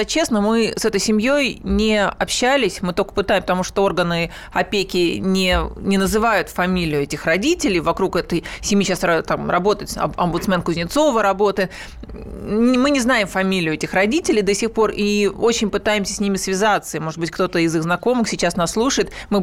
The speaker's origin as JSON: {"language": "Russian", "region": "Moscow", "country": "Russia", "lives_now": "Kaliningrad, Russia", "said": "я живу в Москве"}